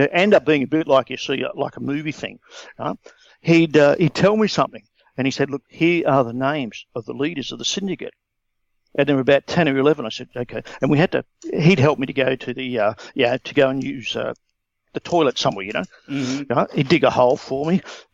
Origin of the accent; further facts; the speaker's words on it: Australia; It's part of being Australian as well. We tend to view things that way.